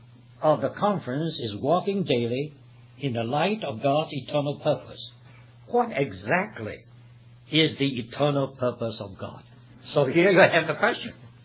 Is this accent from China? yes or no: yes; Shanghai, China; moved away as an adult; It was a funny thing because I came from Shanghai.